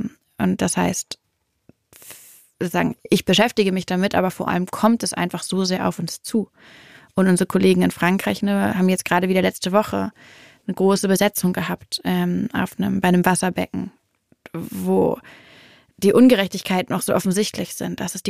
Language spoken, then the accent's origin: German; Hamburg, Germany; bin ich auch Hamburgerin.